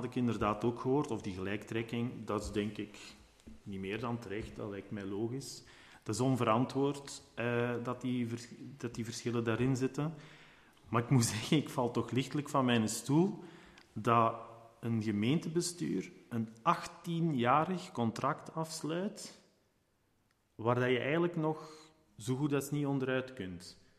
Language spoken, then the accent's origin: Dutch; Vosselaar, Flanders, Belgium; want het komt uit mijn geboortestreek, namelijk in de Noorderkempen, in het dorp waar ik 20 jaar heb gewoond, Vosselaar.